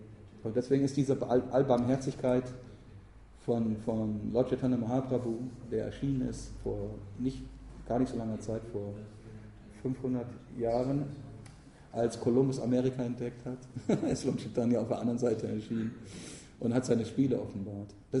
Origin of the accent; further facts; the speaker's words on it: Northern Germany, Germany; Ich komme aus Norddeutschland, Krabben und Schollen und Fische.